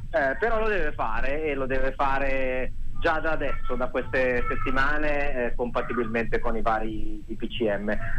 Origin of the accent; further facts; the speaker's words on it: Domodossola, Piedmont, Italy; sono di Domodossola.